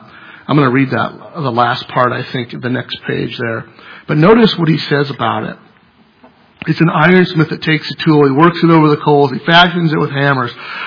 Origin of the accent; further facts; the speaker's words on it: United States; we're American, so we can't do like they do in some countries where you talk about this for 3 hours as it deserves